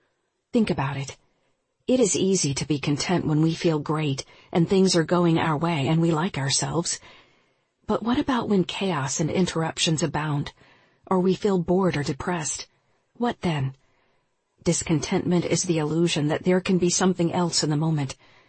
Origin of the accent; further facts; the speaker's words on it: Kansas City, Missouri, United States; when life took me from my hometown, Kansas City, to a town of 100 in eastern Montana.